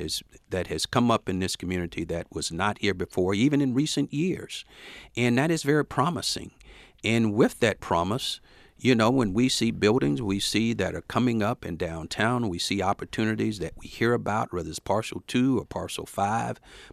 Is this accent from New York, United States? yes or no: no; Florida, United States; having been a former boater myself, growing up in Florida, I certainly do understand the compassion you have about boating.